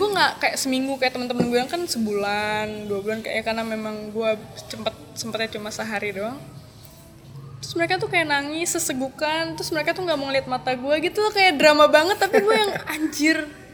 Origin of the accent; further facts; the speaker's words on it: West Nusa Tenggara, Indonesia; Sekarang kampung saya lagi rusak, lagi jelek. Cuman kami insya Allah siap buat bangkit lagi.